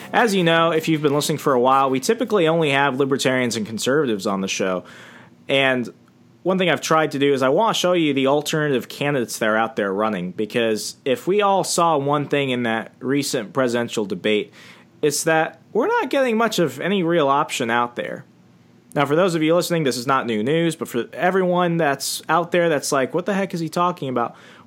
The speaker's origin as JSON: {"language": "English", "region": "Arizona", "country": "United States", "tie": "born or raised there", "said": "someone who's running for state office out in Arizona, my home state."}